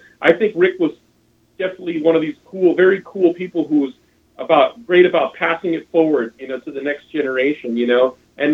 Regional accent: Florida, United States; Like, I grew up in South Florida, you know, didn't have resources or any way to get the stuff

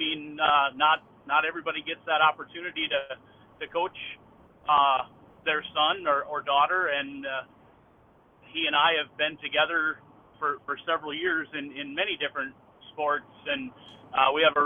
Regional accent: Hecla, South Dakota, United States; I grew up in Hecla, South Dakota, not too far away from Oaks, just across the state line.

